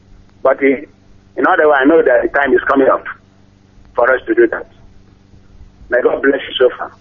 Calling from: Aba, Abia, Nigeria; I'm calling from Abba.

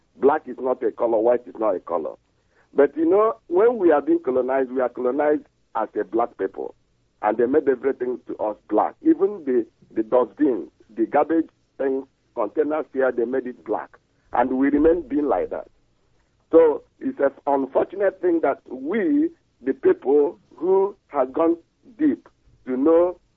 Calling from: Manchester, North West England, United Kingdom; I'm calling from Manchester, my director.

